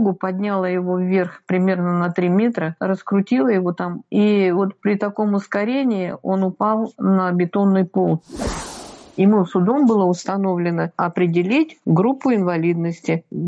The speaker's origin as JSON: {"language": "Russian", "country": "Russia", "said": "Я россиянка, и я хочу гордиться своей страной и жить в ней прямо, а не на полусогнутых."}